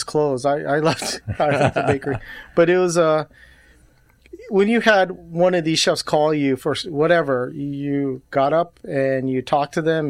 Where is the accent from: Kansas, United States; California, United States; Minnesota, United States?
California, United States; But, you know, as a Korean, as a younger Korean kid growing up in California, all I knew was King's Hawaiian.